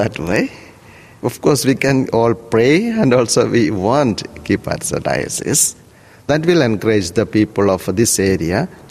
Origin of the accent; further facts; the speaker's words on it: Kerala, India; moved away as an adult; now in Australia; I came from India, south part of India, that's called Kerala. I came to Australia 2006, and I was appointed as a priest in St. Ignatius Church, Bourke. It's really an old, beautiful town, small town.